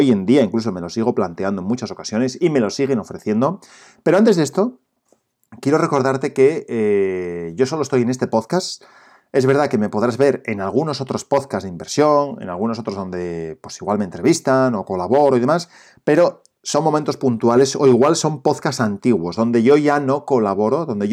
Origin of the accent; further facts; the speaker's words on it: Asturias, Spain; yo soy de Asturias